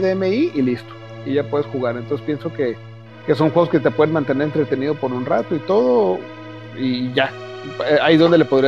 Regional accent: Chihuahua, Mexico; now in Saltillo, Mexico; nosotros hacemos viajes de familia, somos originarios de Chihuahua, entonces viajamos de repente de Saltillo a Chihuahua

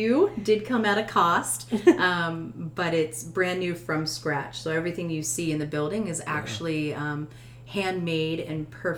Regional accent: Virginia, United States; also born or lived in Texas; I am not from Texas. I'm from Virginia. I've actually lived in 14 different states.

